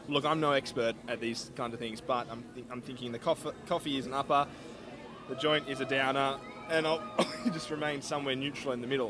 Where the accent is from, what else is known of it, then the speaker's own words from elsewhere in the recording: Australia; just being Australian